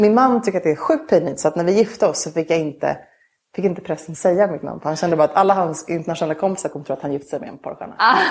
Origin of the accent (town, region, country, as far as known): Gävle, Gävleborg County, Sweden; born or raised there; also born or lived in Luleå / Stockholm